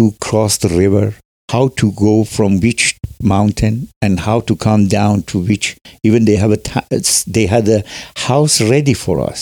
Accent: Iran; moved away; I grew up in the Azeri part of Iran, so I knew some, I had some idea about the language.

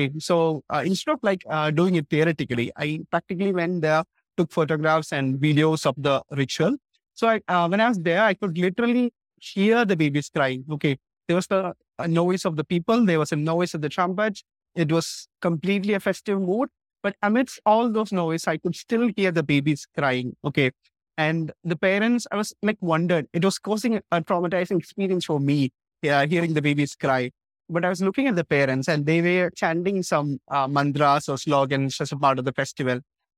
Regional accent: Kerala, India; English is a second language; I'm from Kerala, state in India.

